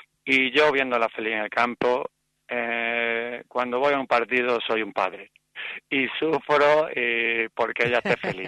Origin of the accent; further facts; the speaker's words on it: Málaga, Andalusia, Spain; Primero porque soy malagueño